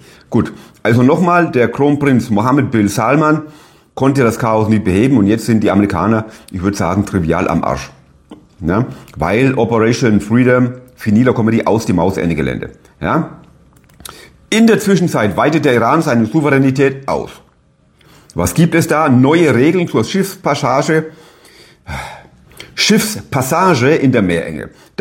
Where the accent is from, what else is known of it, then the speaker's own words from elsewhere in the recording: Bavaria, Germany; Ich kenne die Region, als wär's Oberfranken, meine Heimat, meine Originalheimat, ja?